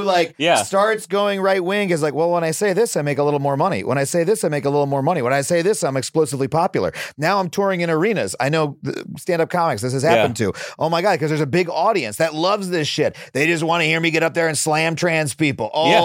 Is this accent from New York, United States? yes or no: yes; New York, United States; I grew up on Long Island.